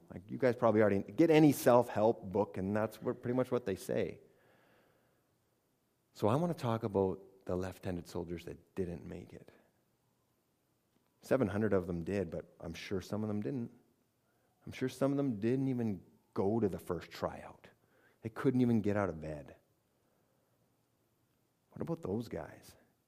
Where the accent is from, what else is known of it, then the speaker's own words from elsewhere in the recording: Canada; now in United States; And I was from Canada in the States, so I put a bunch of flags on it, or a bunch of maple leaves.